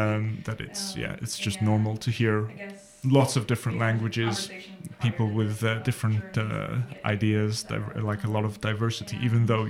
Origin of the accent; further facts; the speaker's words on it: Wales, United Kingdom; first language Welsh; so I grew up as a Welsh speaker, grew up bilingually. There's no sort of there's no separation in my brain, really, between Welsh and English.